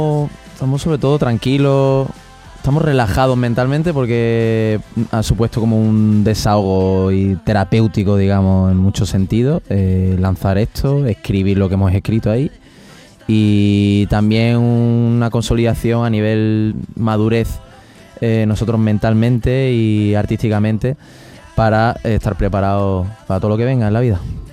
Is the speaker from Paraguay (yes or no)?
no; Andalusia, Spain; yo soy de la Sarquía de Málaga. en la montaña